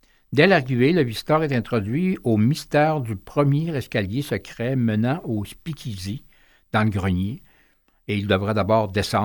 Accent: Quebec City, Quebec, Canada; parce que je suis originaire de Québec aussi

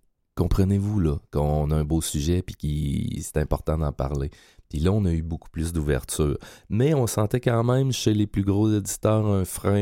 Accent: Rimouski, Quebec, Canada; Moi, je viens de Rimouski, oui.

